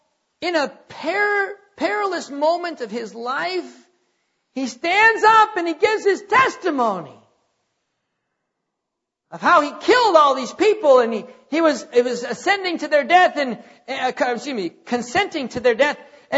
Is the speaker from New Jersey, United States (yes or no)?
no; North Dakota, United States; moved away as an adult; Went to college, met my wife, graduated, came down here to Texas. I was born and raised in North Dakota.